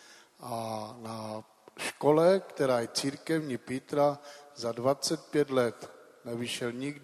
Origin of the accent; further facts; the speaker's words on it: Ostrava, Moravian-Silesian Region, Czechia; protože jsem taky z Ostravy a bydlím ve Vítkovicích